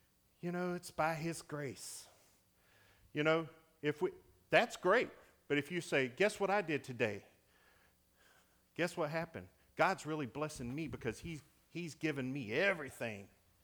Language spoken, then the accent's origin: English; Palatka, Florida, United States; Born and raised in Palatka, joined the Navy at 23 out of Gainesville. I lived at Gainesville at the time.